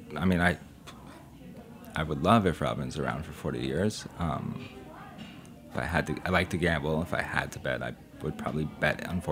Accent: San Diego, California, United States; Growing up in San Diego, like, I went down to Mexico all the time and Baja food with fish tacos and ceviches and all that.

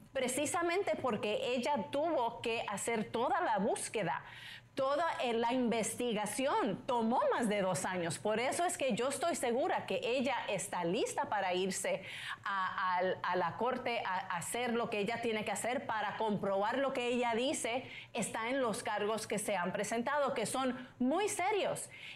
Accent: United States; Spanish is a second language; Esto a mí me da vergüenza como americana

